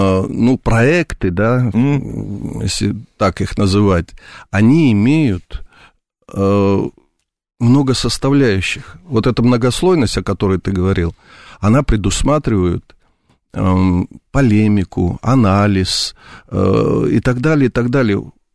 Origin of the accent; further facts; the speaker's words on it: Georgia; Еще раз, я как грузин, и как политик грузинский, я не приемлю раздрай моей страны.